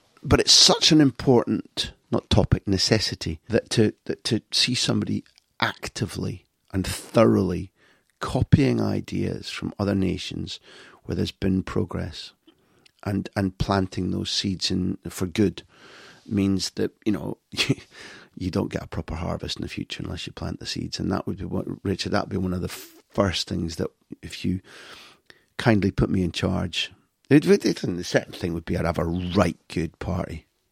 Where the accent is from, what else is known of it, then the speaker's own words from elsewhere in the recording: United Kingdom; I've got a good working knowledge of Italy and Germany and France, but I grew up in Britain